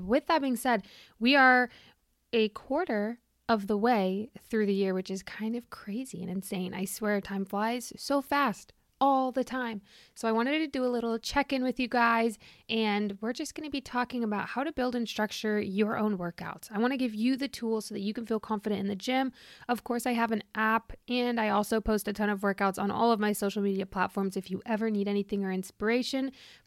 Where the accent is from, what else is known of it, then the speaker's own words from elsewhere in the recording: Germany; I was born in Germany. I've moved around there a lot.